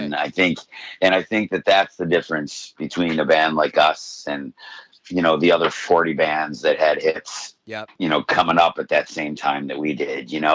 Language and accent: English; West Seneca, New York, United States; also born or lived in Buffalo; Yeah, I was born in South Buffalo and grew up in West Seneca and moved to the Elmwood area.